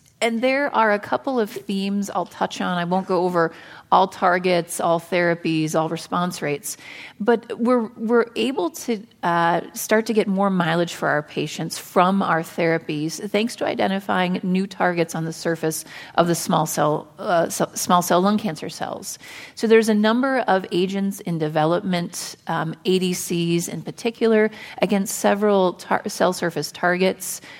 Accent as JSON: {"language": "English", "region": "Colorado", "country": "United States", "said": "I'm from Colorado."}